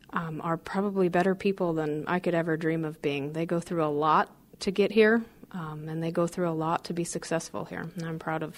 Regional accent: Helena, Montana, United States; also born or lived in Missoula; I actually grew up in Helena, Montana. I was born in Missoula, raised in Helena, and my parents are both realtors.

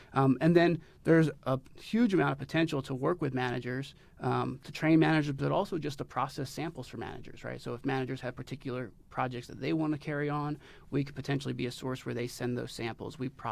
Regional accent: Pennsylvania, United States; also born or lived in New Mexico / Idaho; Oh, no. I'm originally from Pennsylvania.

